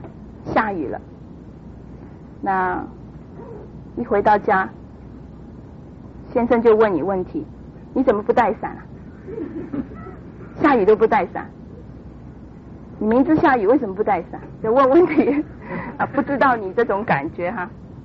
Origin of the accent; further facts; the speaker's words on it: Hong Kong; 很对不起，我是从香港来的，所以我有时候回到香港